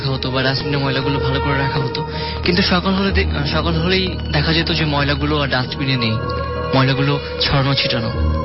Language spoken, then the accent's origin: Bangla; Dhaka, Dhaka Division, Bangladesh; ধানমন্ডি থেকে এসেছি।